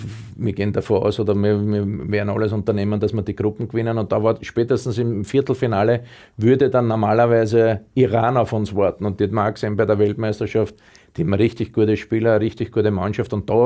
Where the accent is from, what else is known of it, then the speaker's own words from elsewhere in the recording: Austria; ich glaube auch bei uns in Österreich, wir haben schon zwei, drei Mittelstürmer, die richtig gut sind.